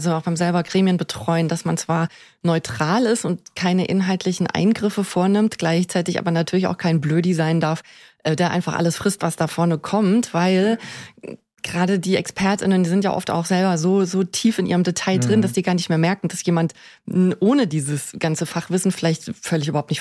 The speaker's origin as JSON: {"language": "German", "town": "Trier", "region": "Rhineland-Palatinate", "country": "Germany", "tie": "born or raised there", "said": "Also ich bin in Trier aufgewachsen"}